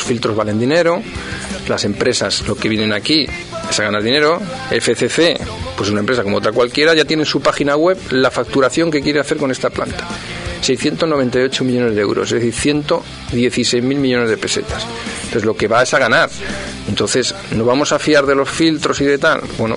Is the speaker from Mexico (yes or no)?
no; Alcalá de Henares, Community of Madrid, Spain; Es decir, somos de Alcalá